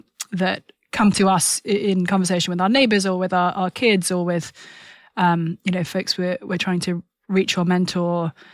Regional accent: United Kingdom; I come from the UK, which some may have deduced from my accent.

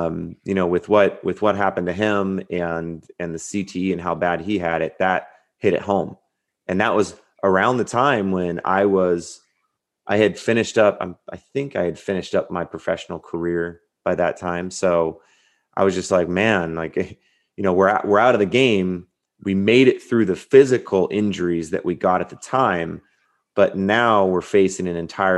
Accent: California, United States; I grew up in Southern California, obviously playing football, and San Diego Chargers.

